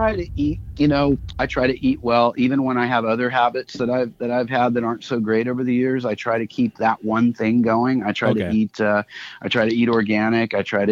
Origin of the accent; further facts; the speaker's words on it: San Diego, California, United States; born there; I root for the Chargers because I was born in San Diego.